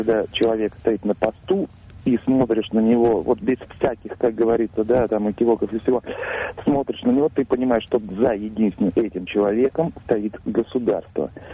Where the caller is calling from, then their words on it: Yaroslavl, Yaroslavl Oblast, Russia; я звоню вам из Ярославля. В 97-м году я служил в Москве, в милиции.